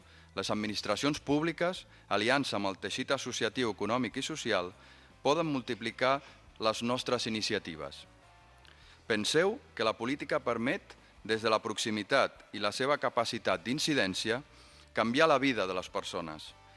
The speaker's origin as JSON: {"language": "Catalan", "town": "Vilafranca del Penedès", "region": "Catalonia", "country": "Spain", "tie": "born or raised there", "said": "I va ser d'aquesta manera com la meva germana i jo vam néixer a Vilafranca. Vam anar, com ha dit el Miquel, vam anar a viure al carrer Martorell, vam anar a l'Escola Pauada, a l'Institut Eugeni d'Ors."}